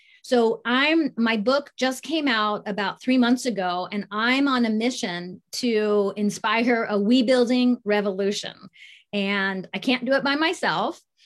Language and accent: English; Columbus, Ohio, United States; also born or lived in Japan; So I was born in Japan. And then at the age of two, I went to home with them to Columbus, Ohio